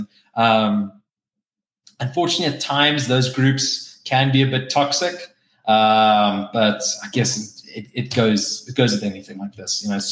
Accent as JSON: {"language": "English", "country": "South Africa", "lives_now": "United States", "said": "some of the questions I was asked when I told people I was from South Africa, they're like, how did you get over here? Did you use a boat to get over to America?"}